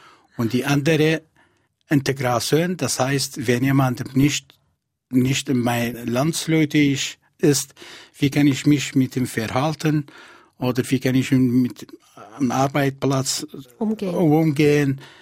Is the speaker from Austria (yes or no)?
no; Switzerland; ich bin Schweizer und mit Schweizer Pass